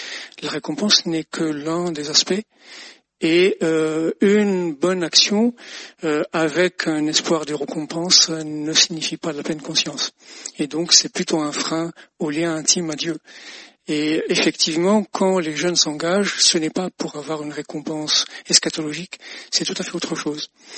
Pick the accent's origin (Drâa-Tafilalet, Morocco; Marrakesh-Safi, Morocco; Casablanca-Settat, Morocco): Casablanca-Settat, Morocco; Casablanca; moved away as an adult; now in France; je viens de Casablanca et au moment où je suis arrivé en France pour mon doctorat, je suis venu avec mes bagages, mes livres, mes affaires.